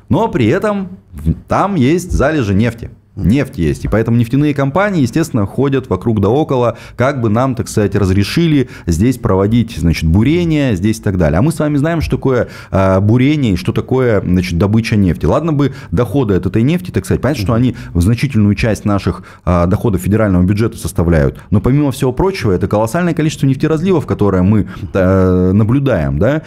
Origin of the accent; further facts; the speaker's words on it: Komi Republic, Russia; Я из Республики Коми, соответственно, вот обратите внимание